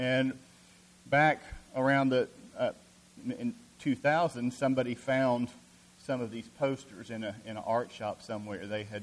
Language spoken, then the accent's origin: English; Columbus, Georgia, United States; When I was growing up in Columbus, Georgia, there was a shoe store downtown